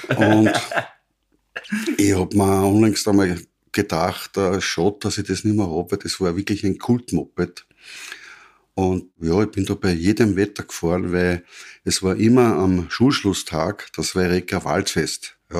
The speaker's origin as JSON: {"language": "German", "town": "Linz", "region": "Upper Austria", "country": "Austria", "tie": "born or raised there", "said": "Ich bin in Linz geboren. Im Krankenhaus da beim Herzigen Bruder."}